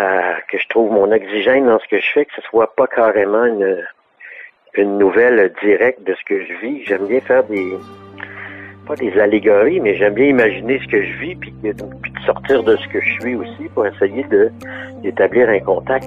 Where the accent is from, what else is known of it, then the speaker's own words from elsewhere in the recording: Montreal, Quebec, Canada; Je suis né à Montréal, vraiment au cœur de Montréal, sur Châteaubriand, entre Bélanger et Jean Talon.